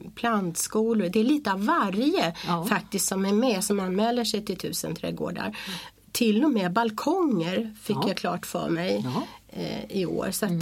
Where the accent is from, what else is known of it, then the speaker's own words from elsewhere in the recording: Stockholm, Stockholm County, Sweden; jag har en bindning till Värmland, det har jag. Men annars så är jag Stockholms tjej, absolut.